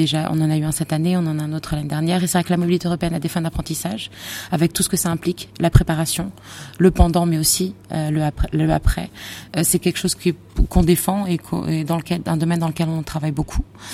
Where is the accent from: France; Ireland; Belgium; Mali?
France; moved away as an adult; now in Portugal; j'ai 34 ans, je suis franco-portugaise. Donc je suis née en France et j'ai vécu en France et j'ai fait mon parcours scolaire en France jusqu'à 20 ans. Et à 20 ans, j'ai décidé de venir vivre au Portugal, mes parents sont d'origine portugaise, j'ai donc la double nationalité.